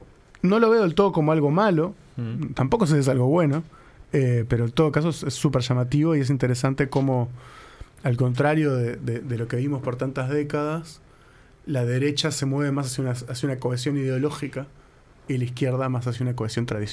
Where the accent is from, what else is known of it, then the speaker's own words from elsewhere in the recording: Uruguay; Y claro, como los uruguayos más o menos siempre votamos lo mismo